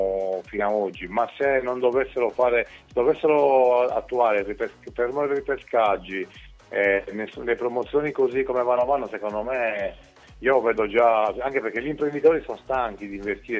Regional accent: Sardinia, Italy; adesso dico una squadra a caso perché mi viene comodo perché sono sardo, no?

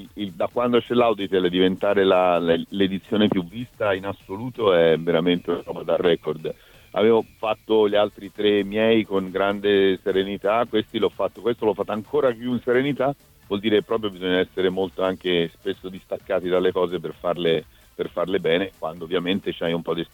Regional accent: Florence, Tuscany, Italy; e poi da buon fiorentino

